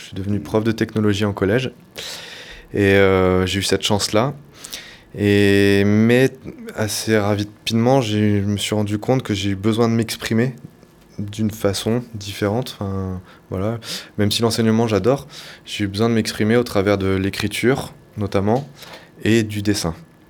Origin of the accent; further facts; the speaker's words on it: Auray, Brittany, France; also born or lived in Vannes; Moi, je suis breton. Je suis breton, et par contre, j'étais surtout sur la côte sud. Je suis né à Vannes, et j'ai vécu toute ma jeunesse à Auray, et j'ai migré vers le centre Bretagne.